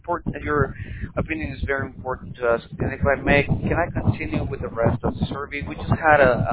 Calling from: Florida, United States; I'm in Florida, sir.

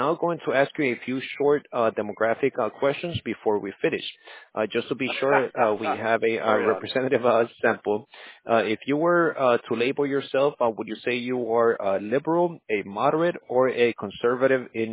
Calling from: Tampa Bay, Florida, United States; Yes, we are calling, sir, from Tampa Bay, Florida.

